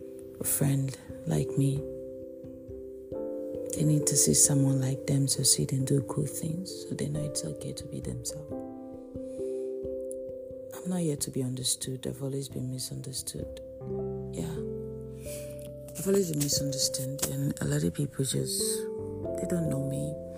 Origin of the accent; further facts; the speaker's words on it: India; I'm Indian.